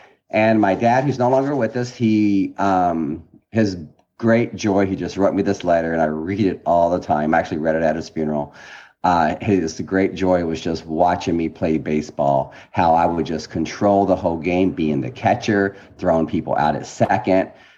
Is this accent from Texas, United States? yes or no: yes; Houston, Texas, United States; So, well, I grew up in Houston, Texas, in a suburb of Aldine, and I had the biggest yard in the neighborhood.